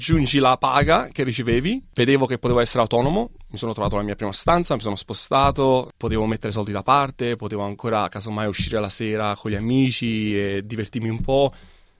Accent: Itri, Lazio, Italy; also born or lived in Gaeta; Nato a Gaeta, nel Basso Lazio, e cresciuto in un paesino che si chiama Itri, molto vicino.

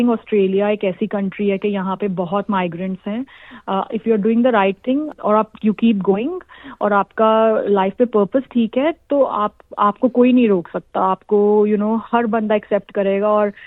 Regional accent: India; मेरा बचपन जो मैंने इंडिया में बिताया इतना खूबसूरत

